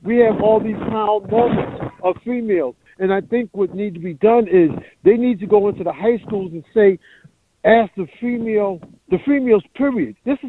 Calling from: Bronx, New York, United States; One of the things is, I'm calling from the Bronx.

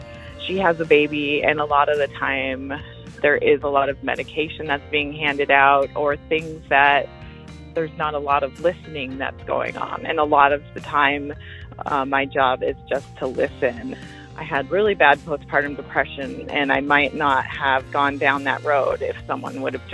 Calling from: Seattle, Washington, United States; from Seattle, Washington

